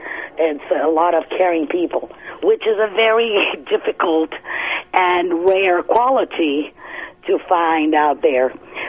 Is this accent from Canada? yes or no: no; Brazil; I am from another country. I'm from Brazil.